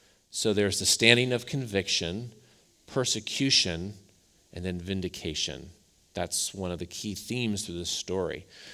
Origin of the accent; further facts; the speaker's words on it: Ohio, United States; We see it in my home state of Ohio.